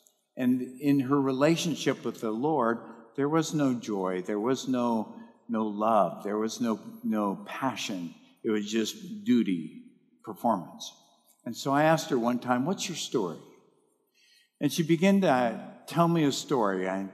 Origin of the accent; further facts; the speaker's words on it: Montana, United States; And in where I grew up in Montana, there's a really large part of the soil is clay.